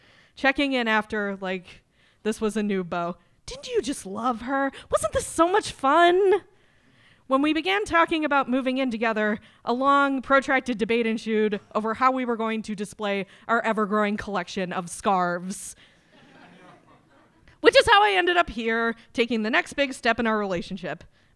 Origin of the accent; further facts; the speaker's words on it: Chicago, Illinois, United States; I'm from Chicago, after all. My dad attempted to take me to the first night game at Wrigley Field when I was 2 weeks old, a move my mother vetoed.